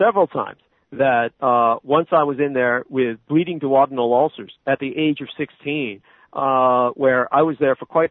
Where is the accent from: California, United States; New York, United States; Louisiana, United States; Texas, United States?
California, United States; San Francisco; growing up in the Tenderloin, being exposed to so many of the horrors that I was exposed